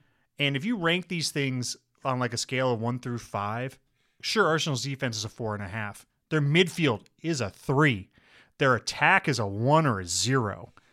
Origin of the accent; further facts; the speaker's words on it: Netherlands; I was raised in the Netherlands.